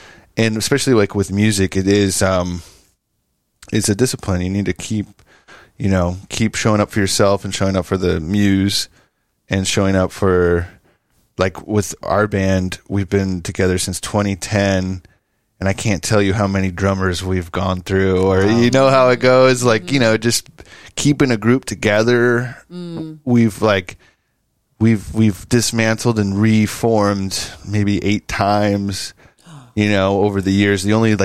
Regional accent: California, United States; now in Santa Cruz, United States; I grew up in the Sierra Nevada foothills near South Lake Tahoe. So when I came to Santa Cruz, it was like the big city for me.

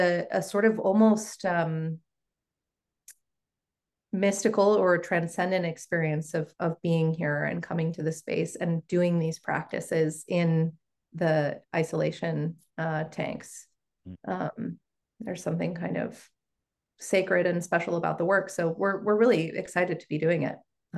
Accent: California, United States; I grew up in the Bay Area, attending all of these like non-dualist kind of philosophical, spiritual thinkers.

